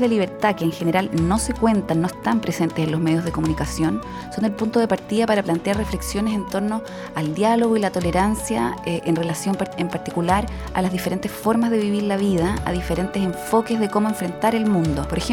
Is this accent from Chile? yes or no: yes; Chile; soy una periodista chilena